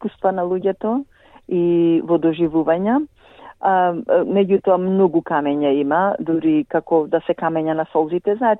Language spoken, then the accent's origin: Macedonian; Pelagonia, North Macedonia; Јас сум родена во Битолско село и кога се наоѓа на Ритче и се гледа цела Пелагонија.